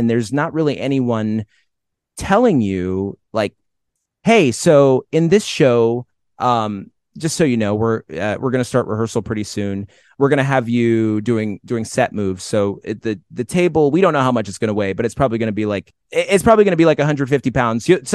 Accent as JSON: {"language": "English", "town": "Watertown", "region": "New York", "country": "United States", "tie": "born there", "said": "I was born in Watertown, New York, and I was born there because my mom was involved in the Army Reserves, and there's a base up there, Fort Drum."}